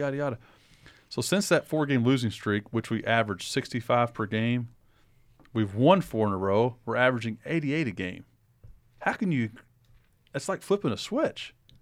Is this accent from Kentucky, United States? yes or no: yes; Glasgow, Kentucky, United States; born there; Yes, I was born in Glasgow, Kentucky, and my dad went to the University of Kentucky